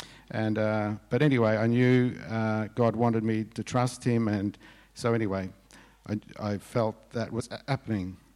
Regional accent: Australia; as an Australian, I don't like to be pressured and I don't like to be manipulated, but as a Christian

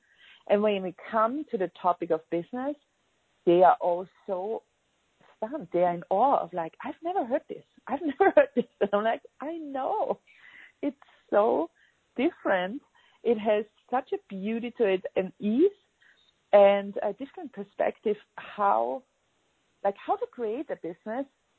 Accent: Vienna, Austria; I'm from Vienna, Austria.

